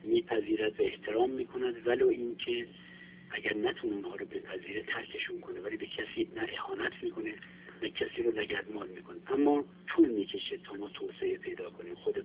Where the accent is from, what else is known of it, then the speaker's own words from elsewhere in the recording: Iran; اگر رعایت وطنمون رو بکنیم که همه ما از او هستیم و وقتی هم که میبینیم حتی اگر ایران نباشیم آرزو میکنیم ای کاش به خاک این مملکت برگردیم.